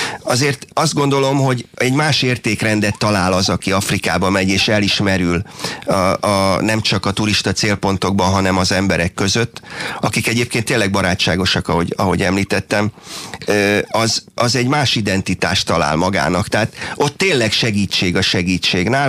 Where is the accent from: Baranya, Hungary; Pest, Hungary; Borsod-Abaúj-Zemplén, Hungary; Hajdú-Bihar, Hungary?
Borsod-Abaúj-Zemplén, Hungary; Szerencs; born there; Szerencsén, ahol én egyébként születtem